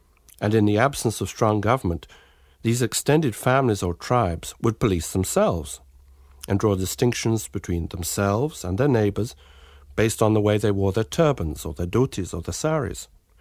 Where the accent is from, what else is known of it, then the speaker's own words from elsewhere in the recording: England, United Kingdom; When I was growing up in England, our house had two entrances: the front door for those of our class, our fellow Brahmins